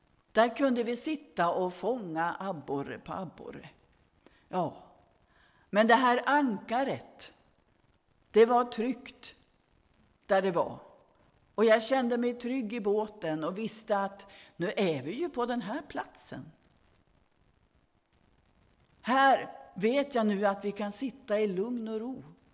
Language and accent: Swedish; Västerbotten County, Sweden; när jag var hemma i Västerbotten och var i sommarstugan